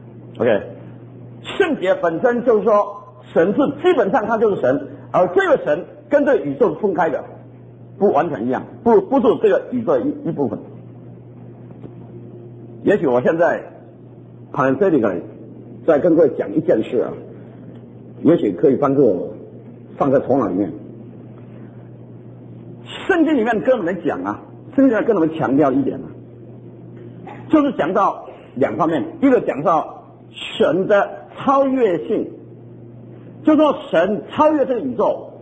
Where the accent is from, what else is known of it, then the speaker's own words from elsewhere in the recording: China; 我们中国人啊，中国基督徒，我听那话听了好多次